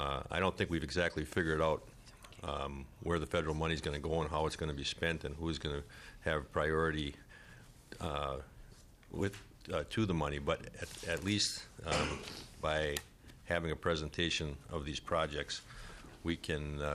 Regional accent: Minnesota, United States; since I'm from the Iron Range and I know about people traveling long distances to come to these committees

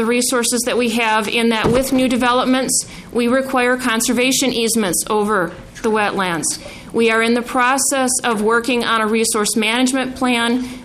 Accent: Columbus, Minnesota, United States; I am from Columbus, and most of you probably have never heard of Columbus. We are a community located in the northeast corner of Anoka County

